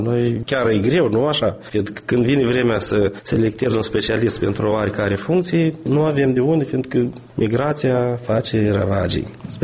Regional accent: Valea Trestieni, Nisporeni District, Moldova; La noi în sat, la Valea Trestieni, e catastrofală.

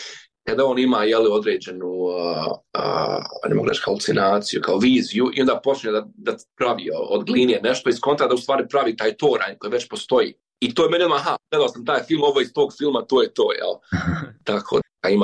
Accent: Bosnia & Herzegovina; ja sam iz Bosne i Hercegovine

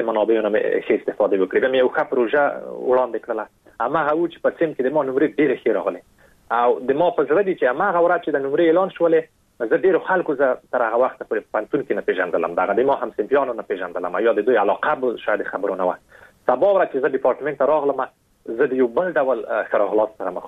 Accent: Afghanistan; دوی پوهېږي چې دغه کس افغانستان و او د افغان و

